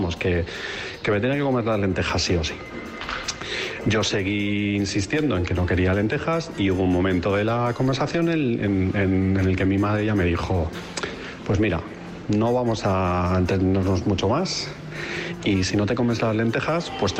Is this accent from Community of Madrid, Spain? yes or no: yes; Madrid, Community of Madrid, Spain; de Madrid